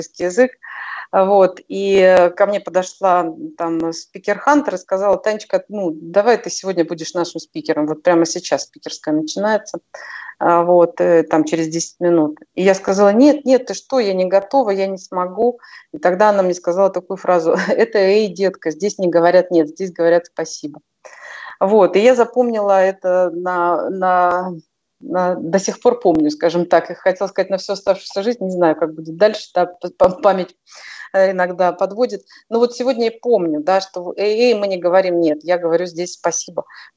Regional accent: Ukraine; я родилась на Украине, я родилась в обычной семье, у меня мои родители учителя.

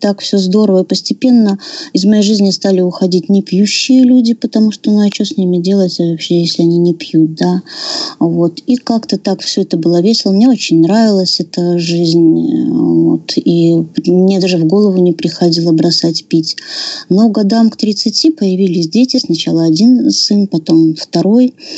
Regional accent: Belarus; Итак, я из Беларуси. У меня 3 года 7 месяцев трезвости, мне 44 года

